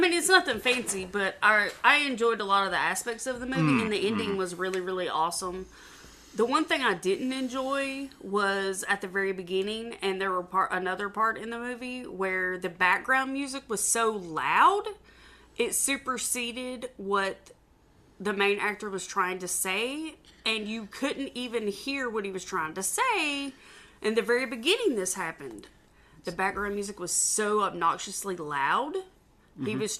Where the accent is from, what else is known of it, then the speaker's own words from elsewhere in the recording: the South, United States; accent: Southern; I know I sound like a hick, and I'm from the South, and I apologize for that. I don't always pronounce things in the best way. My Southern accent does not allow me to do so